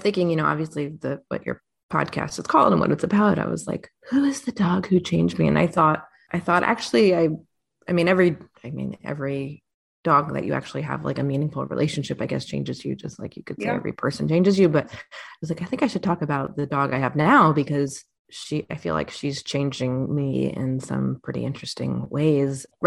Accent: New York City, New York, United States; And yes, I grew up in New York City and I had two dogs growing up

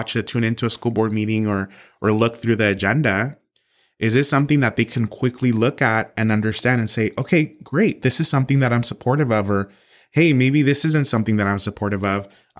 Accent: Santa Ana, California, United States; I'm from Santa Ana, I'm from SAUSD, I'm a proud product of this school district.

